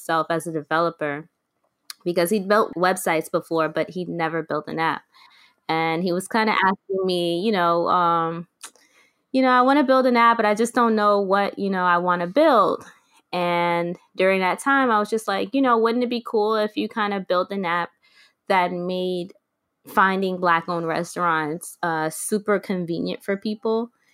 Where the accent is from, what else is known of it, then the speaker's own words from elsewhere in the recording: Bronx, New York, United States; And I moved out to Brooklyn. I'm originally from the Bronx, and I didn't really know anything about Brooklyn at all.